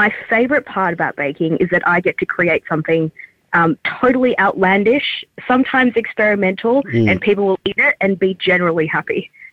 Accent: Singapore; So I'm Singaporean. I was born there. So a lot of my flavours are Southeast Asian.

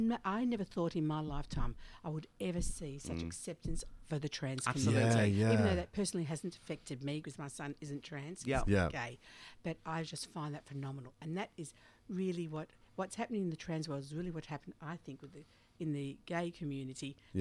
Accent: Brighton, Victoria, Australia; Well, I grew up down in Hampton, Brighton, there.

